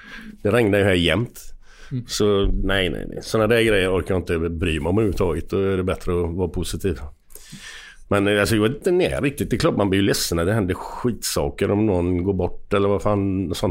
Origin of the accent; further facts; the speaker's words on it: Gothenburg, Västra Götaland County, Sweden; Och jag var alltid ensam från Göteborg då.